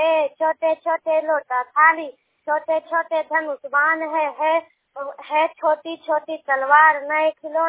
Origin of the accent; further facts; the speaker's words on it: Taranari, India; मेरा गांव तारानारी है। मैं मध्य विद्यालय जिनोरी की में पढ़ने वाली एक छात्रा हूं।